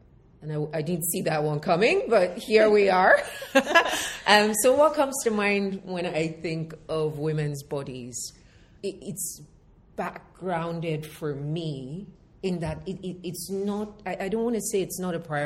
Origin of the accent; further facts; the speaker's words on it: Nigeria; I'm from Nigeria, and in Nigeria, I have really close friends that are Muslims.